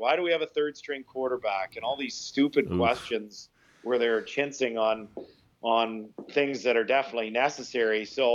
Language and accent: English; Edmonton, Alberta, Canada; now in Ottawa, Canada; I mean, growing up in Edmonton, I don't ever remember any good Ottawa football teams.